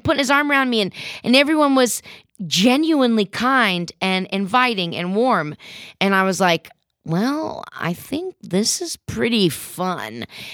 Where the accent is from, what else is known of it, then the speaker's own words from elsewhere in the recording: Ohio, United States; also born or lived in New York City; You know, I grew up in Ohio and then in New York City.